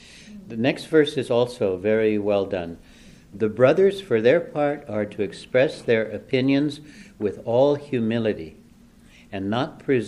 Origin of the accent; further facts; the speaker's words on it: United States; But we come from this culture of ours. We're American monks.